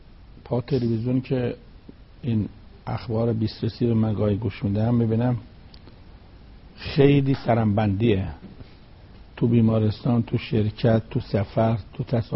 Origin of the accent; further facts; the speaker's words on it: Iran; آخه ما ایرانی هستیم